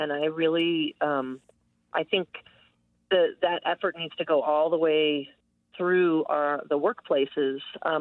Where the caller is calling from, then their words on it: Albuquerque, New Mexico, United States; I'm calling from Albuquerque.